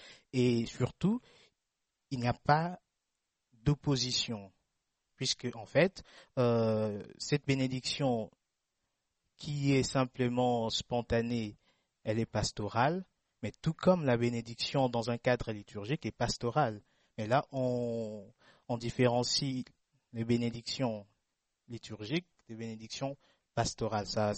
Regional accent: Kinshasa, DR Congo; quand on vient du Congo, Kinshasa comme moi

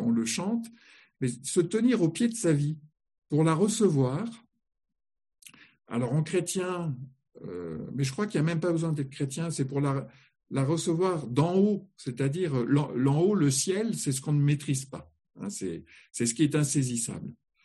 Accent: Grand Est, France; Voilà, je suis lorrain, donc je parle des mirabelliers.

